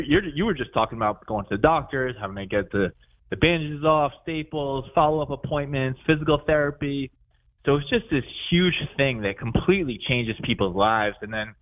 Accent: Massachusetts, United States; I grew up in Massachusetts, pretty much been here my whole life.

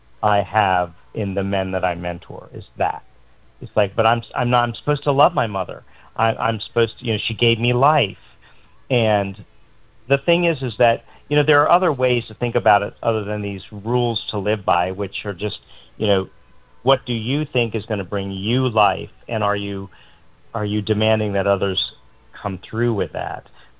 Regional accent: United States; because we're American and we want it to be just by ourselves and independent and all of that.

